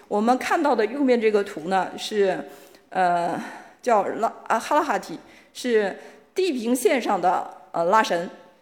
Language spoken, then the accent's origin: Chinese; Northeast China, China; 因为我是东北人